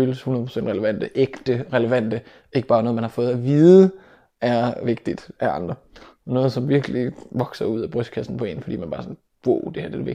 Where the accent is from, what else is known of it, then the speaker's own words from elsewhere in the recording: Aarhus, Central Denmark Region, Denmark; Jeg er født og opvokset her i Aarhus.